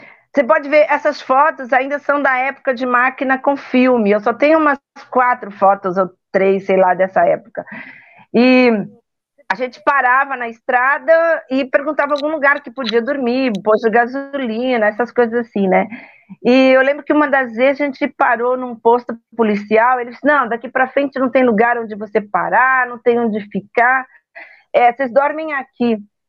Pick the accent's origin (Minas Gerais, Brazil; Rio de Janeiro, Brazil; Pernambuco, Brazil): Minas Gerais, Brazil; also born or lived in São Paulo; nasci em São Paulo e criado em Minas.